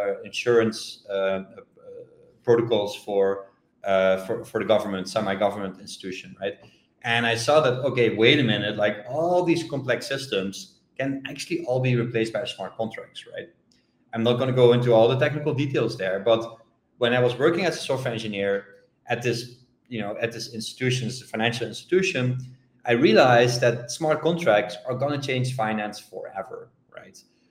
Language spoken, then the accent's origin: English; Netherlands; now in Bangkok, Thailand; I'm from the Netherlands, but right now living in Thailand, in Bangkok.